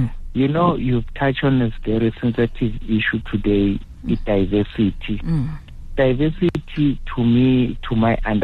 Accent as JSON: {"language": "English", "town": "Newcastle", "region": "KwaZulu-Natal", "country": "South Africa", "tie": "born or raised there", "lives_now": "Johannesburg, South Africa", "said": "I grew up in Newcastle."}